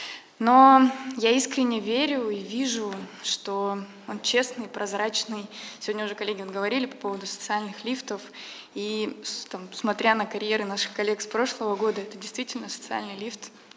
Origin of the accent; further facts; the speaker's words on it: Krasnoyarsk, Krasnoyarsk Krai, Russia; moved away as an adult; now in Moscow, Russia; из Москвы сейчас, но я коренная сибирячка, я родилась и выросла в славном городе Красноярск. Около 5 лет назад я переехала в столицу